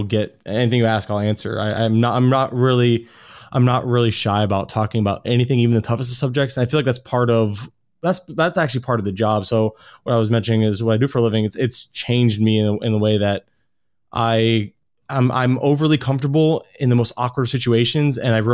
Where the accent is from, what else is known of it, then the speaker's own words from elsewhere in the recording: Florida, United States; So, born and raised in Florida. I still live in Florida